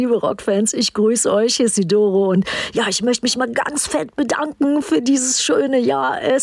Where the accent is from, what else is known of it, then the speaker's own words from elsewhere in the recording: Düsseldorf, North Rhine-Westphalia, Germany; dann noch in meiner alten Heimat Düsseldorf mit so vielen tollen Gästen und Musikern